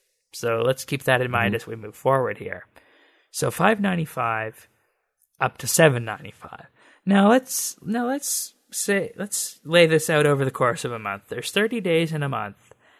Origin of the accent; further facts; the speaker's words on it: Canada; I'm from Canada